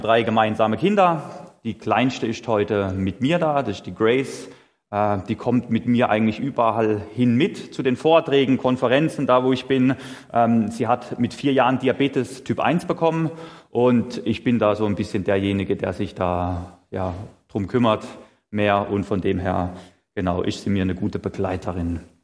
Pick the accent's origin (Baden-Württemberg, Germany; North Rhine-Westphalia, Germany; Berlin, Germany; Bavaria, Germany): Baden-Württemberg, Germany; Freiburg im Breisgau; now in Dierdorf, Germany; Ich komme ursprünglich aus Freiburg im Breisgau. Ich denke, das merkt man wahrscheinlich jetzt dann auch im Laufe der Predigt. Der Dialekt ist ein bisschen wahrscheinlich ungewöhnlich für euch